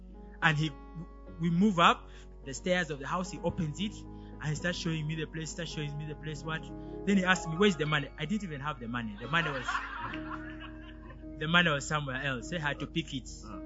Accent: Gulu, Northern Region, Uganda; I'm from Gulu.

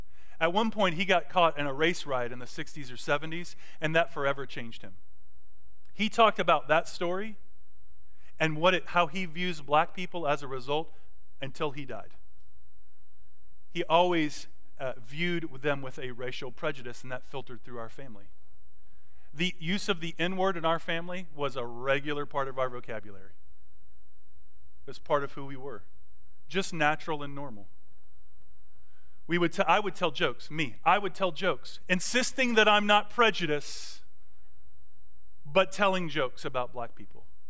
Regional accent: Greenville, South Carolina, United States; also born or lived in Atlanta; I'm a Southern boy. I was born in Atlanta, and we moved to Greenville when I was young, before 5 years old, and I've lived here my whole life. So I love the South.

